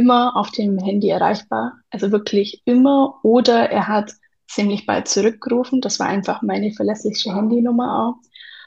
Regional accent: Bavaria, Germany; Ich komme aus dem Unterallgäu, habe einen Sohn und lebe mit meinem Mann und meinem Hund zusammen.

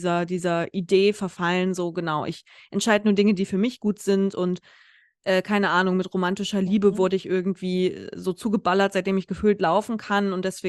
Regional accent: Grifte, Hesse, Germany; hätte der in Grifte gewohnt, in der Nordhessen

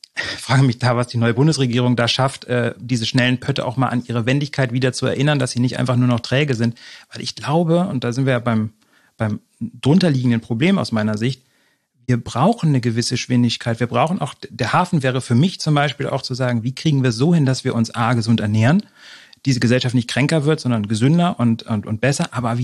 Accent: Germany; Lustigerweise bin ich ja auch an der Küste groß geworden.

